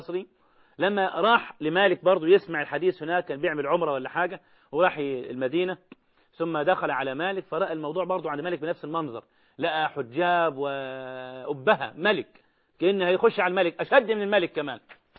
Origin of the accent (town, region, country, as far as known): Egypt